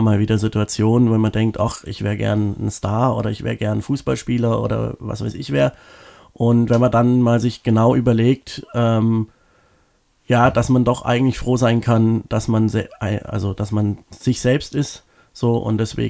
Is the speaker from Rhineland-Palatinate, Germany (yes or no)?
no; Freiburg, Baden-Württemberg, Germany; born there; Also ich bin hier in Freiburg geboren und ich gehe hier, glaube ich, auch nicht weg.